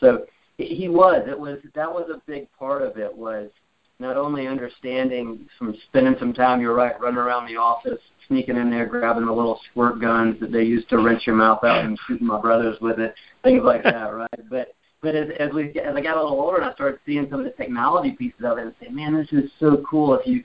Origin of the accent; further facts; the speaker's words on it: Decatur, Alabama, United States; also born or lived in Greenville, South Carolina; And I grew up in North Alabama, Decatur. Spent a little bit of time in Greenville, South Carolina.